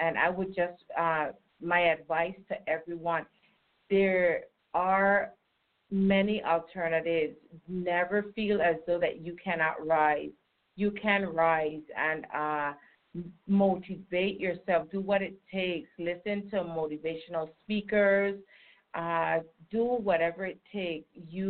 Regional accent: U.S. Virgin Islands; I'm from the Virgin Islands

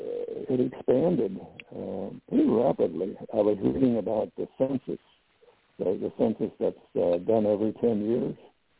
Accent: United States; born there; I was born here in the United States.

